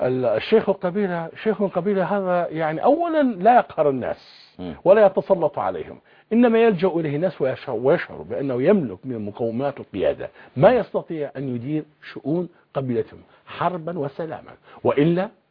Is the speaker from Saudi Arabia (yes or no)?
no; Libya; نحن كليبيين بعد هذه التجربة التي قضيناها في سجون القذافي